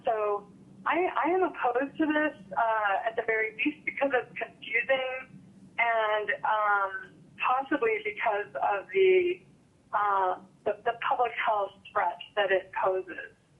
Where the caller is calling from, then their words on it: Anchorage, Alaska, United States; I'm calling from Anchorage.